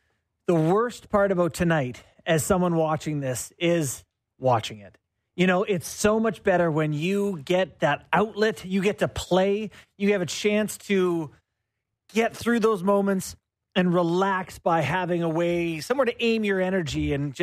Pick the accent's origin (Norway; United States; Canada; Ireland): Canada; It's getting to the point as a Canadian where it's like, it's getting a little embarrassing. Like, can we get a cup up here?